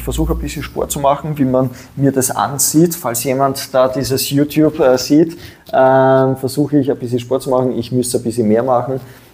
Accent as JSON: {"language": "German", "town": "Graz", "region": "Styria", "country": "Austria", "tie": "born or raised there", "lives_now": "Vienna, Austria", "said": "ich bin auch Steirer, ja. Aufgewachsen in der Steiermark. Das heißt, da haben wir was gemeinsam. In Graz bin ich aufgewachsen. Zuerst in der Südsteiermark, dann in Graz und ich bin mittlerweile seit 10 Jahren in Wien lebend."}